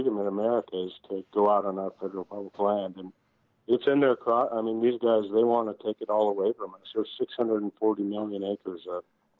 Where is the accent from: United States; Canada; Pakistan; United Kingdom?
United States; Montana; I grew up in Montana with a family that, my parents were both great readers